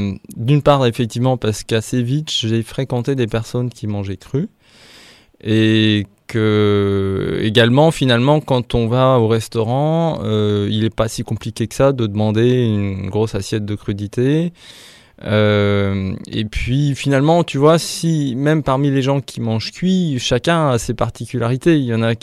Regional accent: France; je suis français, tous les matins je mange des tartines beurrées avec de la confiture.

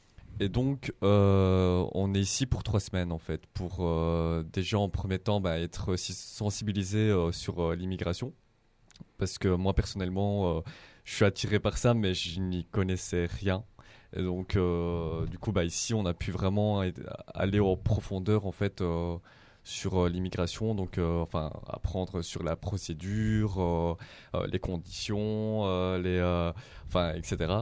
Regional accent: Belgium; Donc, moi, je suis participant. Donc, je viens de Belgique.

